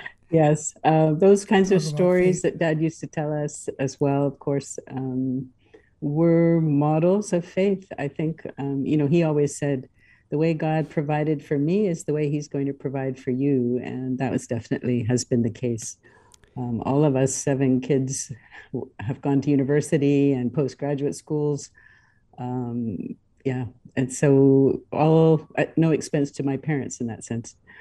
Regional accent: Mukinga, Zambia; a school and church, of course, and the hospital was built by my dad.

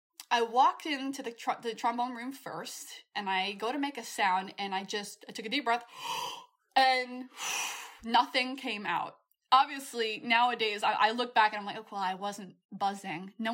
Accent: New York, United States; Before that, I came from New York, so marching band was not necessarily a priority.

